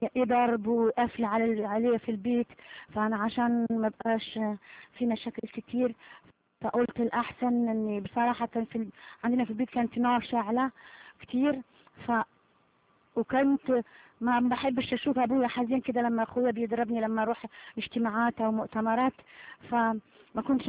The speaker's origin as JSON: {"language": "Arabic", "town": "Algiers", "region": "Algiers Province", "country": "Algeria", "tie": "born or raised there", "said": "ولدت في الجزائر العاصمة وكبرت وعشت هناك كتير، ومن عيلة طبعا مسلمة."}